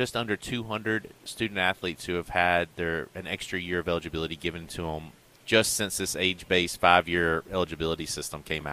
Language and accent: English; Columbia, Tennessee, United States; Yeah, my folks are still down there. My folks met in Honewall, which is even further west towards West Tennessee over there.